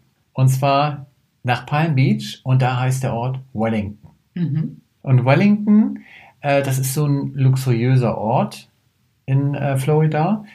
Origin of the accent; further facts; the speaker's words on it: Hamburg, Germany; Und jetzt auch nochmal offiziell, kommen beide aus Hamburg.